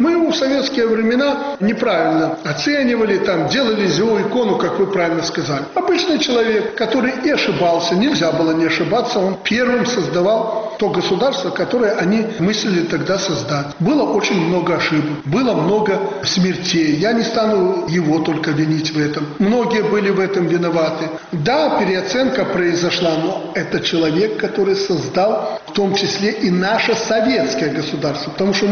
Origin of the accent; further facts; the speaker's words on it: Belarus; Я вообще белорус, и такой закоренелый белорус. Не важно, что я там на тросянце размовляю и на русской мове.